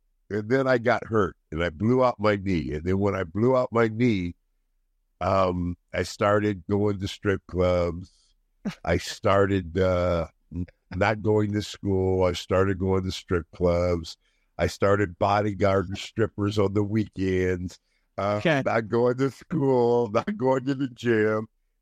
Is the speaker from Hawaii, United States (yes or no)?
no; Sunnyvale, California, United States; I am from Northern California, a place called Sunnyvale, which is now called Silicon Valley.